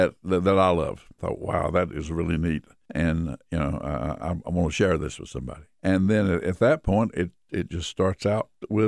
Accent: Elizabethton, Tennessee, United States; also born or lived in Mountain City; I was born in Mountain City, Tennessee, which is a very colorful name for a storyteller.

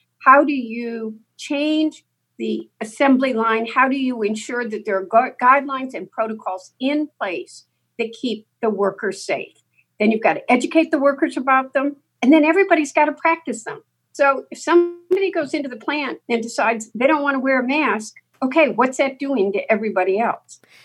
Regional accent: Michigan, United States; I'm a car girl. I'm from Michigan. There are a lot of jobs dependent on this industry in this state.

